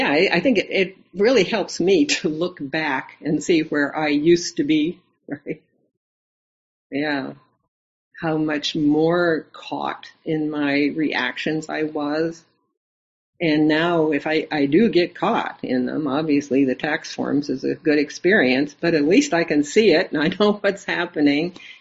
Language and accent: English; Canada; also born or lived in United States; I've certainly had a lot of those same feelings, being both Canadian and American.